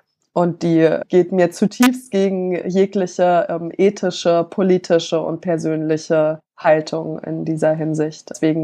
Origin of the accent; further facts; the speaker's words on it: Kassel, Hesse, Germany; Ich bin in Kassel aufgewachsen.